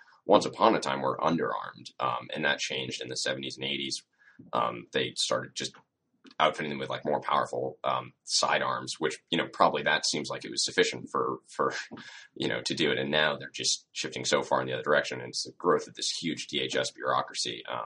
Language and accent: English; Boston, Massachusetts, United States; The images that came out of Boston, I'm from Boston